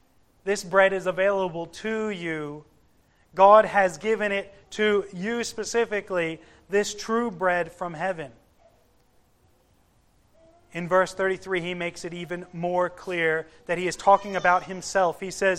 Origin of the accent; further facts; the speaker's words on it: United States; And because I'm American, sometimes I put peanut butter too and make a sandwich.